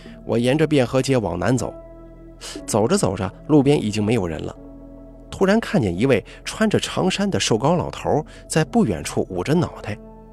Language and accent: Chinese; Linzikou, Hunan, China; 我老家林子口也是属于岳阳的